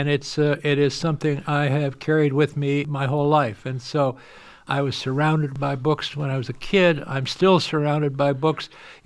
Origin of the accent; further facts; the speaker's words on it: Winnipeg, Manitoba, Canada; also born or lived in Netherlands; I was born in Holland. The tradition in Europe is that things like classical music and dance are a kind of normal part of growing up. But when our family moved to Winnipeg after the war